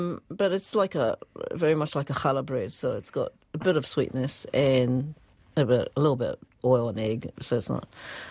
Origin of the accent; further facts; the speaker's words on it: Israel; No, but I'm from Israel